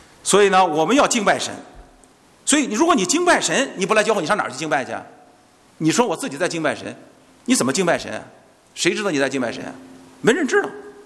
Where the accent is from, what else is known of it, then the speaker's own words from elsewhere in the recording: Jinan, Shandong, China; 我在我的家乡济南，在坐着车一看